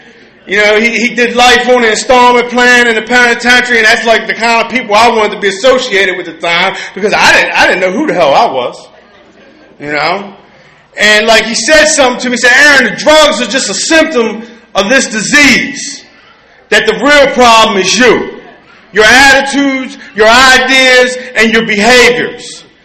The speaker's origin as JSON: {"language": "English", "town": "Baltimore", "region": "Maryland", "country": "United States", "said": "I'm from the Baltimore area in Narcotics Anonymous."}